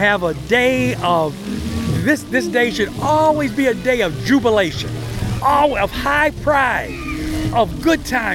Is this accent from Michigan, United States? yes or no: no; Buffalo, New York, United States; Because, you know, I'm coming from Buffalo, New York, into San Antonio, Texas.